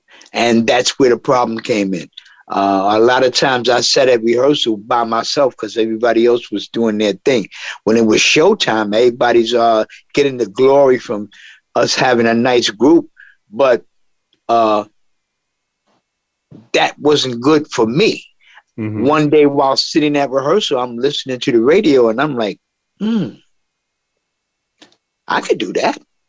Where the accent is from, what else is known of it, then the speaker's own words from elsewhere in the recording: Harlem, New York, United States; In Harlem, you could walk down the street on a daily basis and feel the soul in the air.